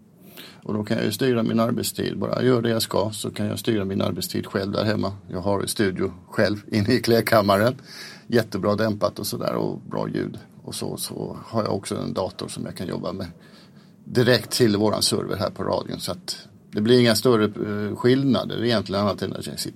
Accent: Nynäshamn, Stockholm County, Sweden; moved away; Nej, jag kommer ursprungligen från Nynäshamn som ligger 6 mil ungefär söder om Stockholm.

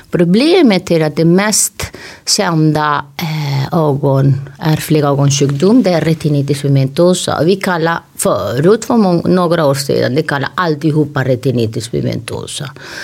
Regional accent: northern Spain, Spain; Swedish is a second language; moved away as an adult; also born or lived in France; now in Sweden; överläkare från någon på Sahlgrenska. Jag är ursprungligen från Spanien och norra Spanien och Frankrike. Kom hit till Sverige för 20 år sedan.

